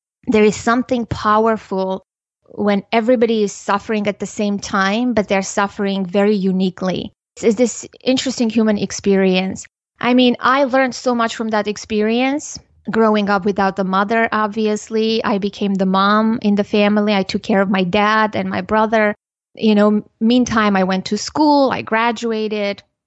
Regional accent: Armenia; I was born and raised in Armenia, and in 1988, a severe earthquake shook our country, and the epicenter was in my hometown.

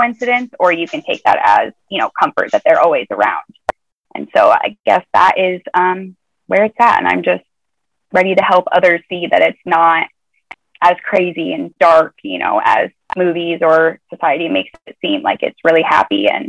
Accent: Nebraska, United States; And I'm from Nebraska originally. So it's a Midwestern, you know, middle of the country.

